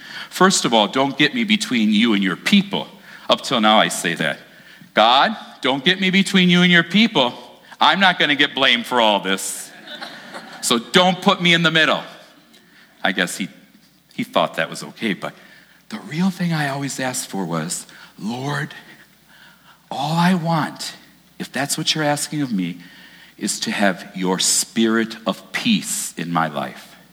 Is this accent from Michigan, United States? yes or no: yes; Dearborn Heights, Michigan, United States; My family is originally from Muskegon, Michigan. That's where my parents grew up. I was born and raised in Dearborn Heights.